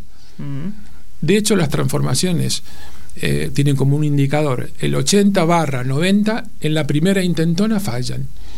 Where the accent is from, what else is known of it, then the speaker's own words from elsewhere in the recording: Argentina; Acá Argentina, si bien nos creemos que somos especiales, y somos, de alguna forma.